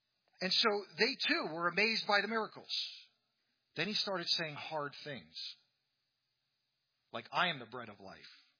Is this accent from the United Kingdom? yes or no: yes; United Kingdom